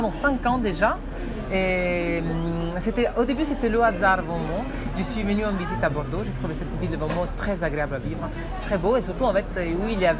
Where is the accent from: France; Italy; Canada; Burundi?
Italy; French is a second language; Qu'est-ce qu'elle représente pour moi en tant qu'Italien, la pizza?